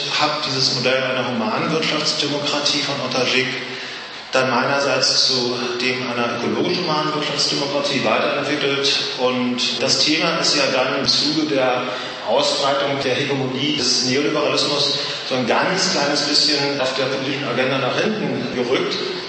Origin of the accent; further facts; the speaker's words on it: Hamburg, Germany; ich komme aus Hamburg.